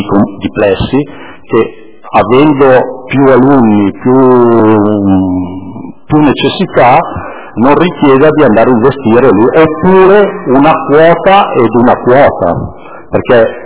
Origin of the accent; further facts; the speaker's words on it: Muggiano, Lombardy, Italy; io sono di Muggiano